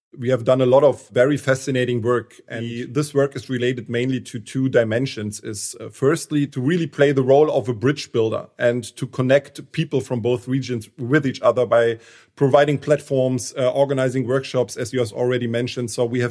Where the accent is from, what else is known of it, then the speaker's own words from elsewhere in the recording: Berlin, Germany; So we organized one expert roundtable in Berlin, which is my hometown.